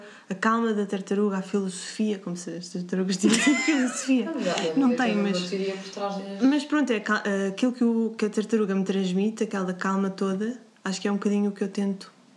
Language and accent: Portuguese; Portugal; Claro que cresci em Portugal, portanto, cresci neste contexto, neste ambiente, maioritariamente de pessoas cristãs. Vou à missa às vezes. Pronto, estou inserida socialmente, se calhar num contexto cristão, mas... Não, de facto, não me identifico